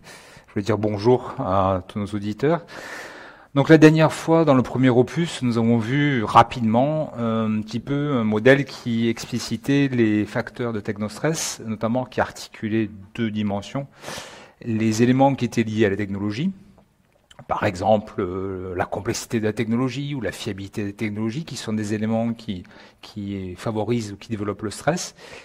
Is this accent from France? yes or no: yes; France; nous en tant que Français, on est quand même sensibilisés à cela